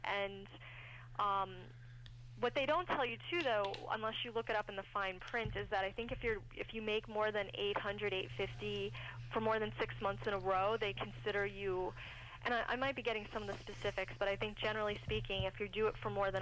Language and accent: English; Brooklyn, New York, United States; I grew up in Brooklyn, which is, New York is like the second most expensive city in the country.